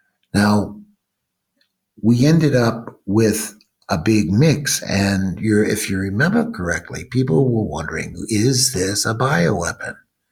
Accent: Boston, Massachusetts, United States; I'm from Boston.

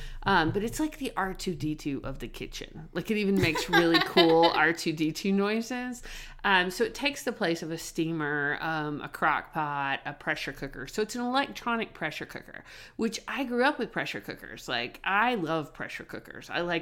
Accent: Texas, United States; Like when I grew up in Texas, some dryers would be gas.

